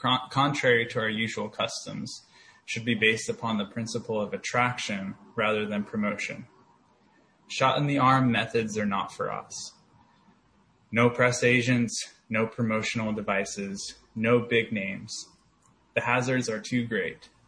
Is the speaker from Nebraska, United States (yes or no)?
no; Portland, Oregon, United States; I'm an alcoholic from Portland, Oregon. My home group is the West Portland group.